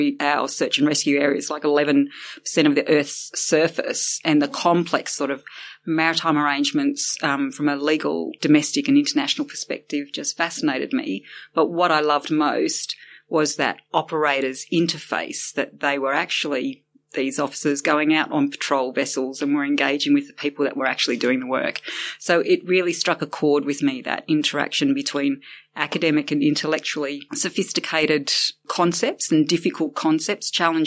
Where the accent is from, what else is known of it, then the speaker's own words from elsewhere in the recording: Singapore; born there; I was born in Singapore, in a Red Cross hospital because my father was serving in Vietnam as a member of the Australian Army